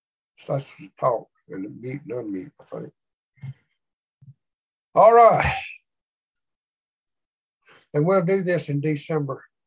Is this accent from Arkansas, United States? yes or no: yes; Arkansas, United States; I'm just from Arkansas, and that people from Arkansas only understand certain amounts of English.